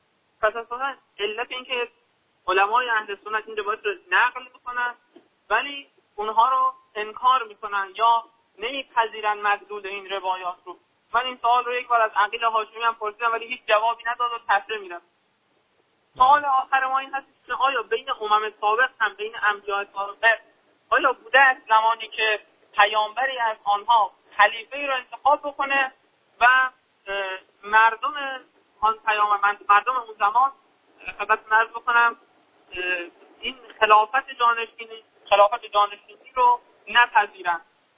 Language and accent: Persian; Khuzestan, Iran; ما خوزستانیم، نمیدونم چرا یه مقدار آنتنا میرن.